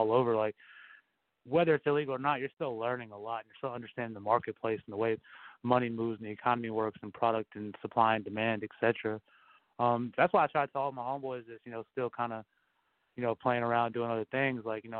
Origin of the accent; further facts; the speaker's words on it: the South, United States; Like, now I'm from the South. I got my homies in Mississippi and Alabama, Florida, and we got, you know, people all across the coast.